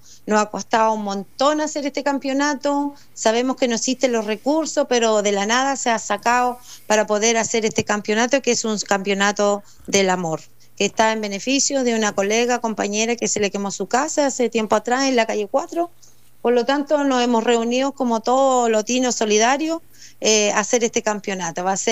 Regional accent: Lota, Biobío, Chile; pude dejar bien alto el nombre de mi pueblo, que es Lota.

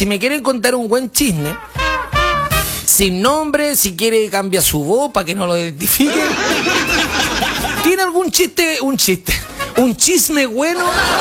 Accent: Chile; ¿Ustedes creen que nosotros somos los chilenos? Somos buenos para el chisme

